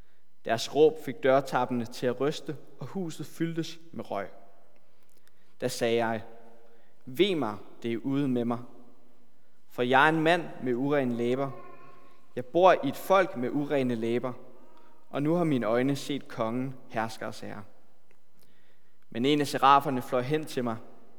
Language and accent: Danish; Bornholm, Capital Region of Denmark, Denmark; now in Copenhagen, Denmark; Jeg kommer egentlig fra Bornholm, kommer fra en menighed, hvor rigtig mange boede på landet.